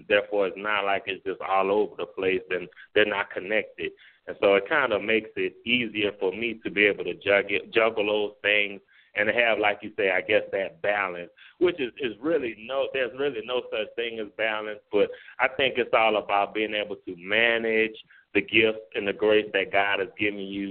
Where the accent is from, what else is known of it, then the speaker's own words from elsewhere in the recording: New Orleans, Louisiana, United States; now in Monroe, United States; And I'm originally from New Orleans, but now I live in a place called Monroe, Louisiana.